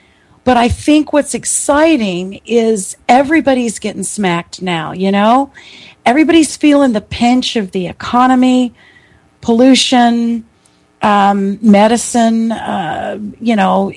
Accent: Texas, United States; I'm from Texas, man. You know, it's no big deal to see a horse going down the road

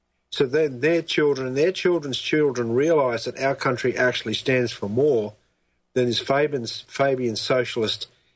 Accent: Australia; Well, some people who don't know American Australian accents think we're from Britain. I mean, I don't know how they get that. I mean, we're a long way from Britain.

